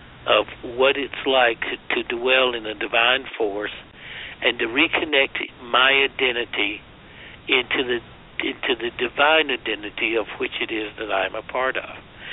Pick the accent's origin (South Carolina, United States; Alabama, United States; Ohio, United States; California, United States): South Carolina, United States; You know, I grew up in South Carolina. Everybody goes to hell where I come from.